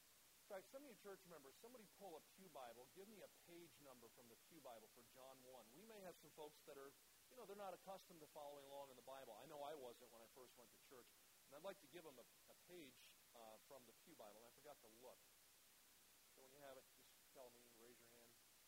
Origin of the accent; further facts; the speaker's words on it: Kansas City, United States; He works for FedEx, and we're from Kansas City.